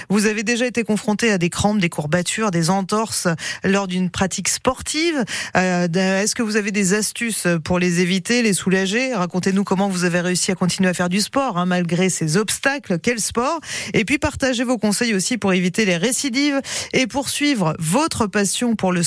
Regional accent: Auvergne-Rhône-Alpes, France; notamment chez nous en Drôme Ardèche, avec des coins magnifiques à explorer, à découvrir

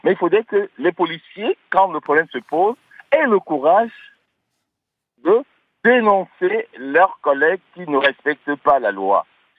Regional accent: France; je suis français

